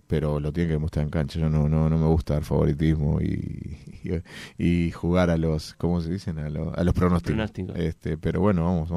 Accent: Uruguay; porque somos uruguayos

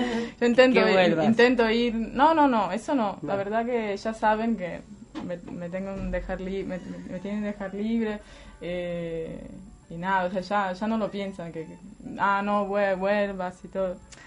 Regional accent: Naples, Campania, Italy; Spanish is a second language; yo vengo de Nápoles, que es bastante compleja como ciudad, tiene sus peligros, sus cosas

